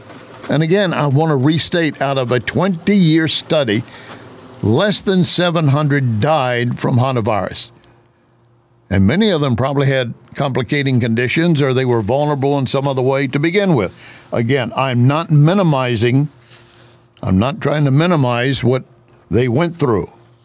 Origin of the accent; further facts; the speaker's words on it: Texas, United States; I told you I grew up in West Texas.